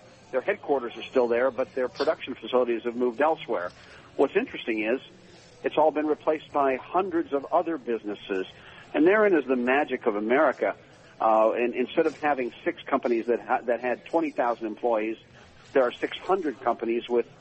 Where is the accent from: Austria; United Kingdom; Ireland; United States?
United States; Akron, Ohio; Well, Tim, I grew up in Akron, Ohio